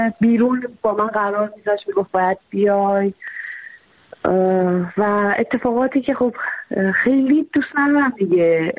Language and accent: Persian; Tabriz, East Azerbaijan, Iran; moved away as an adult; now in Atlanta, United States; من روزنامه نگارم، همین بچه تبریزم، الان هم دانشجوی ژورنالیسم هستم در آتلانتا.